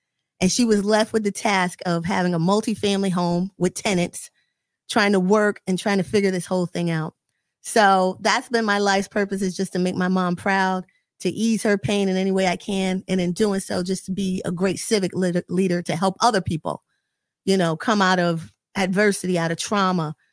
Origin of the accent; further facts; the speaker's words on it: New Haven, Connecticut, United States; now in Hamden, United States; So I grew up on Mechanic Street in New Haven.